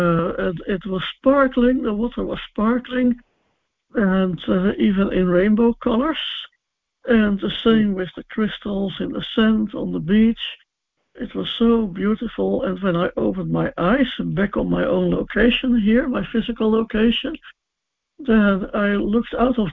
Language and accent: English; Netherlands; I'm from the Netherlands.